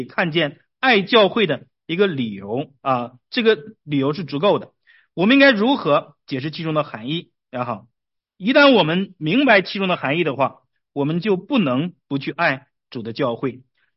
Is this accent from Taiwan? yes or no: no; Harbin, Heilongjiang, China; now in United States; 我来到美国之后，我对我的家乡哈尔滨，我对我的家乡就更感兴趣啊，因为我在家住的时候 我并没有想法好好去了解它